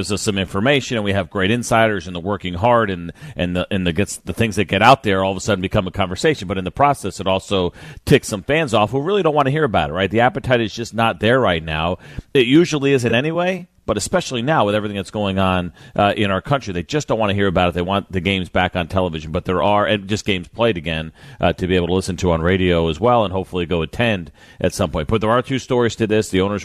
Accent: New York, United States; For me, growing up in New York, I use that example.

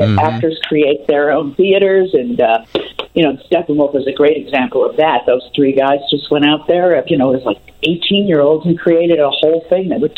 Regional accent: Chicago, Illinois, United States; where are you from? And I say Chicago, and they say, that's what it is.

